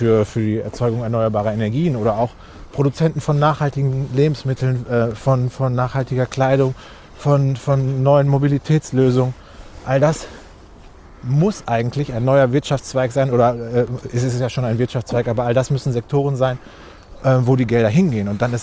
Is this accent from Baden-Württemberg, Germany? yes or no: no; Recklinghausen, North Rhine-Westphalia, Germany; Ach, wir sind im Stadtgarten von Recklinghausen, meiner Heimatstadt.